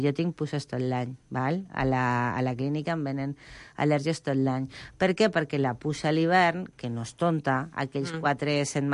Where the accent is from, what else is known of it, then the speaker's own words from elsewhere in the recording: Zaragoza, Aragon, Spain; T'ho dic jo, que sóc de Saragossa? Mai.